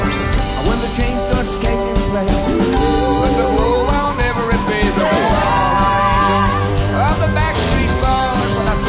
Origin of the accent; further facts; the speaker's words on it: Louisiana, United States; See, a lot of folks probably don't realize that I grew up in Louisiana together with … Reverend Swaggart.